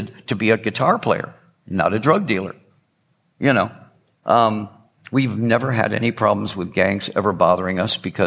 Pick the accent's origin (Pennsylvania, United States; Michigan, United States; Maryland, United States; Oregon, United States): Michigan, United States; Detroit; I'm being from Detroit, you know, I've seen drug deals go down.